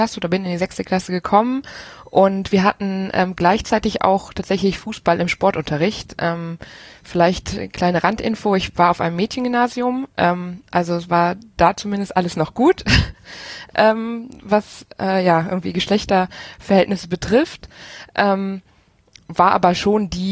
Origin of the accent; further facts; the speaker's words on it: Rhineland, Germany; now in Aachen, Germany; Ich komme aus dem Rheinland und wohne jetzt in Aachen.